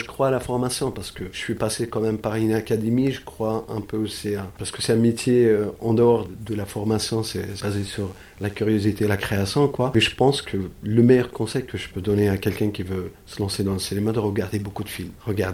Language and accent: French; Algeria; J'ai fait l'école des arts dramatiques chorégraphiques en Algérie, parce que je suis algérien.